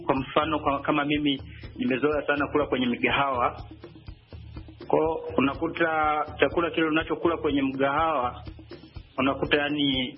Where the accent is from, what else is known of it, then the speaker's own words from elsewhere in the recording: Kigoma, Tanzania; natokea Kigoma Manyofu Tanzania, kijiji cha Kitambuka, mtaa wa Muhalulo.